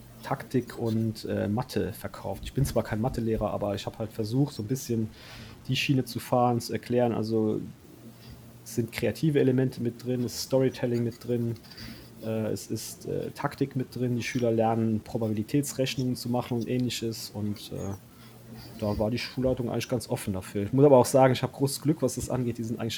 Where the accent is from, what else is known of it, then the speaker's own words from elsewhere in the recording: Luxembourg; Ich komme ursprünglich aus Luxemburg und da gab es halt keinen Warhammer-Laden oder ähnliches.